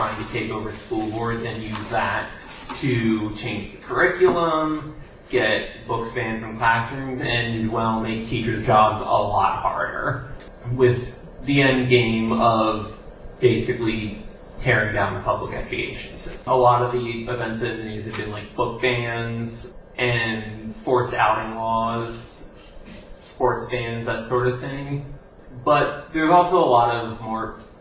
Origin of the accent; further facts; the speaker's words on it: Pennsylvania, United States; is because I grew up in Bucks County and actually graduated from Penn Ridge School District